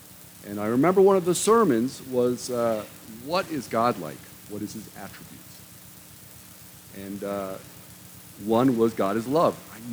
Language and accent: English; Norwalk, Connecticut, United States; I grew up in Norwalk, Connecticut. It's about 35 miles outside of New York City.